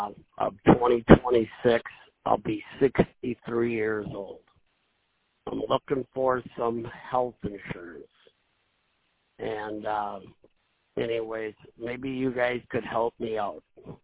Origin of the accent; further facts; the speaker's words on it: Blooming Prairie, Minnesota, United States; I'm from Blooming Prairie, Minnesota.